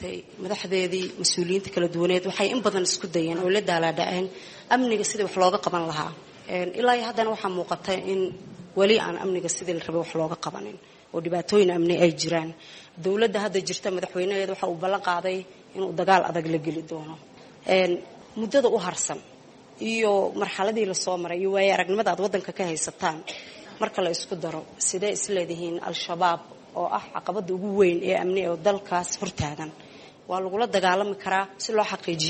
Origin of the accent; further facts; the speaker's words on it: Dadaab, Garissa County, Kenya; aniga waxaan ka soo jeedaa degmada Dadaab